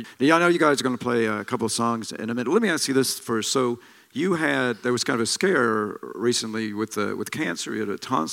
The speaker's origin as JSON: {"language": "English", "town": "Atlanta", "region": "Georgia", "country": "United States", "moved": "as an adult", "lives_now": "Los Angeles, United States", "said": "I'm from Atlanta, but I live now in Los Angeles. Been out there since like 2006-ish"}